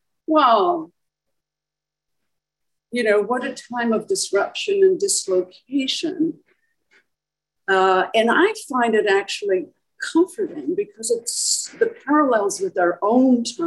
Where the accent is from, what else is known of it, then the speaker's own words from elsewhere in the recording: Ireland; For myself, growing up in Ireland in the 60s with the nuns